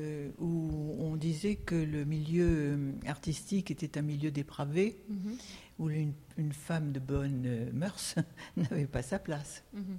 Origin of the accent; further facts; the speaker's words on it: Morocco; Ah oui, je suis née au Maroc et j'ai vécu 20 ans au Maroc.